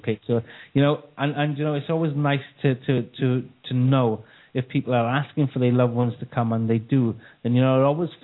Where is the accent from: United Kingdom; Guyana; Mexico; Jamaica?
United Kingdom; Wales; Yep, that's where I'm from Wales. You know, and I kind of love Wales, I really do.